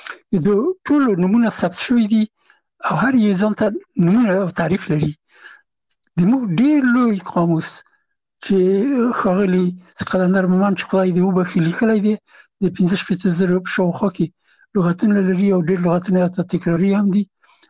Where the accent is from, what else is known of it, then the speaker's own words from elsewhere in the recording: Afghanistan; هغه زه نه پېژندلم چې زه هم افغان یم او ما ته یې نه پېژنده چې افغان یم